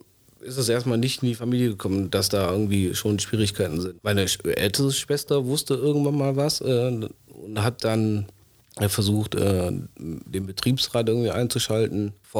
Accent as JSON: {"language": "German", "country": "Sri Lanka", "said": "Wir kommen aus Sri Lanka, also viele Tamilen waren auch dort."}